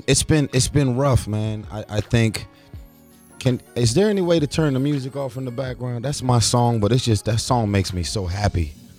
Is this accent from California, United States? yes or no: yes; Los Angeles, California, United States; I feel like being born and raised in South Central